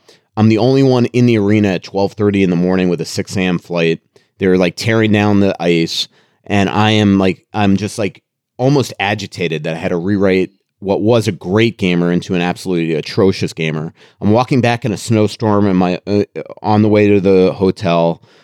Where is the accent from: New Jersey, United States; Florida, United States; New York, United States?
Florida, United States; I know we're both from Florida